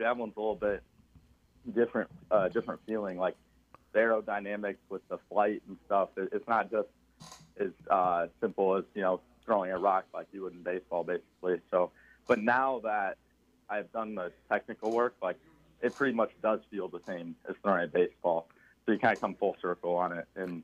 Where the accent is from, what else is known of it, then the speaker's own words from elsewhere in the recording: Okoboji, Iowa, United States; I'm from Okoboji, Iowa.